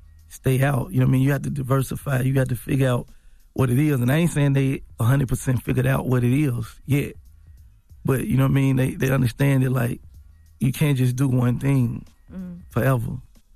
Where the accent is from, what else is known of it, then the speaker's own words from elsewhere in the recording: Memphis, Tennessee, United States; And we ain't all from the same hood. You know what I'm saying? Like, I'm from North Memphis.